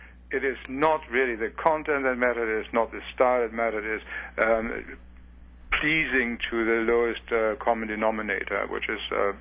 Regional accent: Leipzig, Saxony, Germany; In fact, in my hometown in Leipzig, until the end of the 18th century, the Latin Mass was still sung alongside other forms of the Mass.

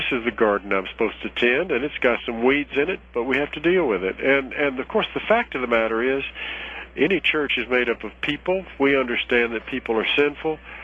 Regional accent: Southern United States, United States; accent: Southern; as you can tell from my voice, I'm a Southerner

